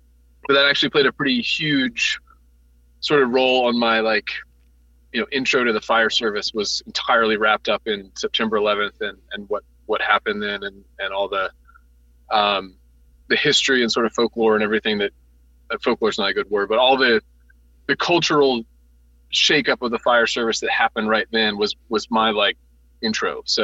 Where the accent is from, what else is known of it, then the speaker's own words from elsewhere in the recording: Northern United States, United States; So I was raised in the North by Southern parents.